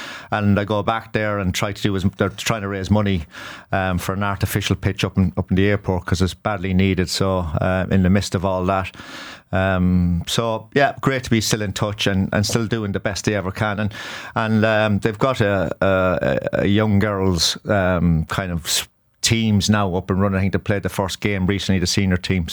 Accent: Cork, Munster, Ireland; And it's great growing up in Cork because, as you said, the choice of sports when you grow up is fantastic.

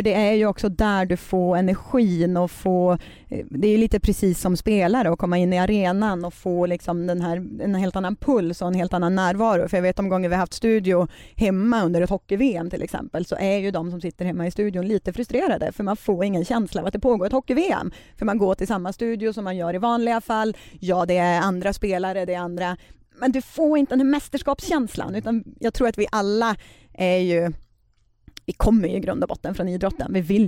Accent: Norrland, Sweden; accent: Norrland; Vi pratar ju alltså norrländska båda två.

